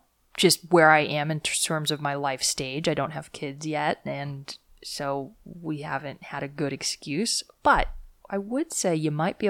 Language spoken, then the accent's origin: English; California, United States; I grew up in Ventura County, which is